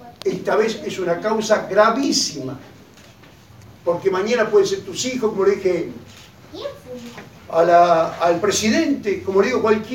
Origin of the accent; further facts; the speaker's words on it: Argentina; somos una familia, somos argentinos y hay trabajadores.